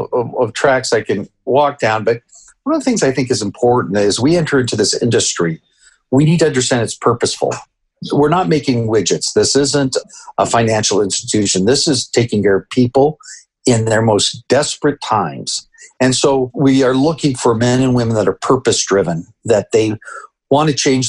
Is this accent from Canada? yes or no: yes; Canada; You know, as I mentioned, I grew up in Canada.